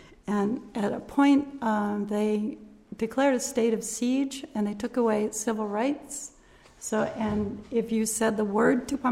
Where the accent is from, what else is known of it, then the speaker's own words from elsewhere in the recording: United States; now in Montevideo, Uruguay; The simple fact that I'm American, credentials enough for the job.